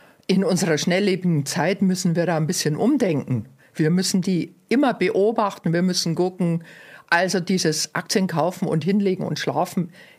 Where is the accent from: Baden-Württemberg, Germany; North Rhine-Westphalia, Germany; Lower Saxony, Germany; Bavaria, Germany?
Bavaria, Germany; Munich; Ich komme aus Großraum München.